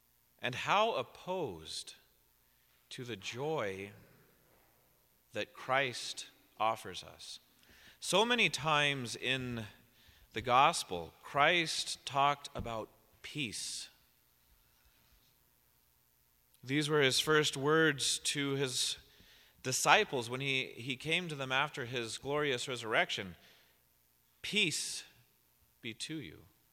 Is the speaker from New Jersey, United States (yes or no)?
no; Colorado, United States; We grew up in Colorado, and without much money, not destitute